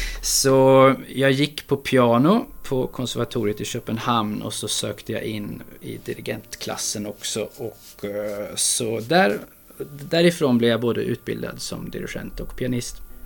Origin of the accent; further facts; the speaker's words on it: Karlstad, Värmland, Sweden; jag är född i Karlstad. Och det är här i Karlstad som min musikaliska bana började.